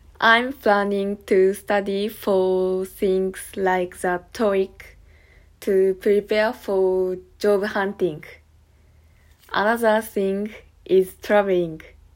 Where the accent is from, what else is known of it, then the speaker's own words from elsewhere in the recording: Asahikawa, Hokkaido, Japan; now in Sapporo, Japan; I'm from Asahikawa. But I have been living in Sapporo for 5 years now.